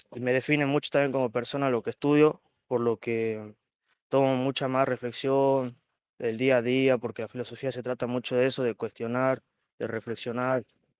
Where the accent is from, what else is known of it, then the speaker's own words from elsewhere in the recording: Perico, Jujuy, Argentina; Sí, de Perico.